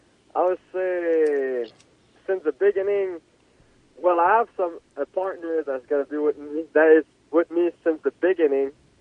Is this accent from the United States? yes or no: no; Quebec, Canada; But I'm from Quebec, Canada